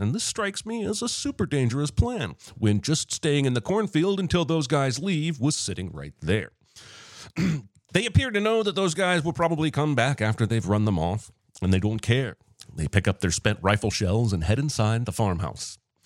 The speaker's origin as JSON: {"language": "English", "town": "Angola", "region": "Indiana", "country": "United States", "tie": "born or raised there", "said": "Things Will Be Different was shot in and around my hometown of Angola, Indiana."}